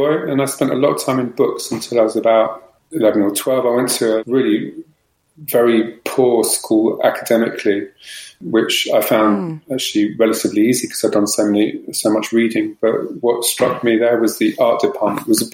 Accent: London, United Kingdom; I'm from London, England, and I'm a designer and an entrepreneur.

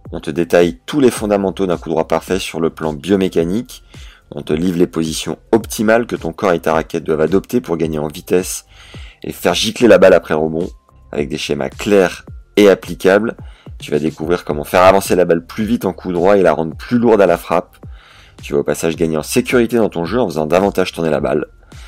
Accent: Beauvais, Hauts-de-France, France; born there; je suis né à Beauvais

